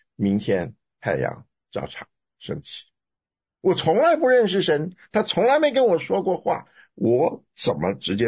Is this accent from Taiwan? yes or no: yes; Taiwan; moved away as an adult; now in United States; 我从台湾来啊，我为什么来，我就是来学音乐的啊